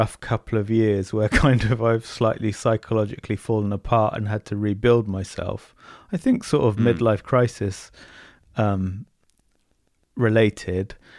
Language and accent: English; Bournemouth, South West England, United Kingdom; I'm from Bournemouth. It's a reputation for lots of old people, which is true.